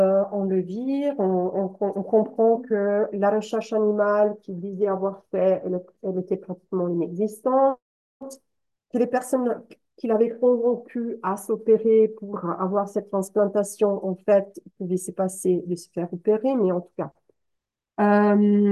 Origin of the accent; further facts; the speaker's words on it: Italy; Moi, je suis italienne